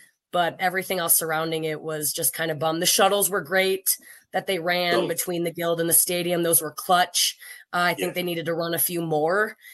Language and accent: English; Tinley Park, Illinois, United States; now in Utah, United States; I grew up just south of the city in Tinley Park.